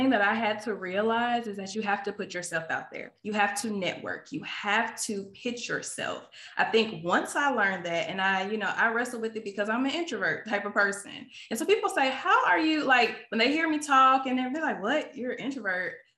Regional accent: Chicago, Illinois, United States; I'm originally from Chicago, but I went to college in Jackson, Mississippi.

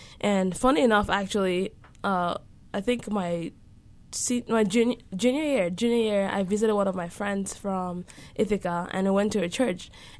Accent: Cameroon; growing up in Cameroon, it's not the most developed country.

